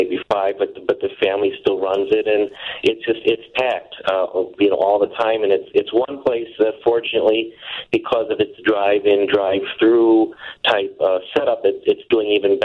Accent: Chicago, Illinois, United States; But I even remember as a kid growing up in Chicago that drugstores sold books

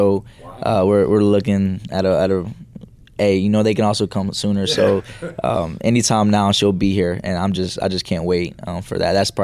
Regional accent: Tennessee, United States; You know, born and raised in Tennessee, all I know is Tennessee. And so coming to New Orleans is like my first time leaving home.

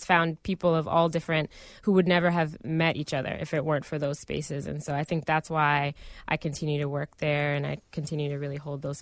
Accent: Chicago, Illinois, United States; Yeah, I think growing up in Beverly definitely shaped me as a young person.

